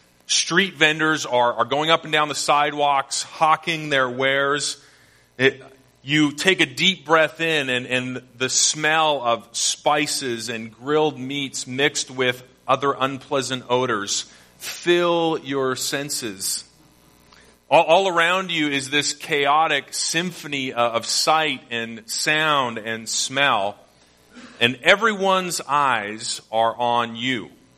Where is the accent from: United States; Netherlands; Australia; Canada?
Canada; now in China; this city of 15 million people, which is half the size of my home country of Canada